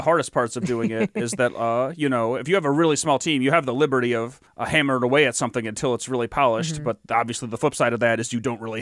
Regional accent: Michigan, United States; we're from the Southeast Michigan area.

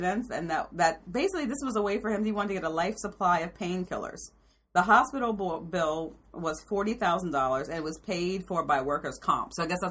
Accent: New York, United States; That's something that actually annoys me as a New Yorker.

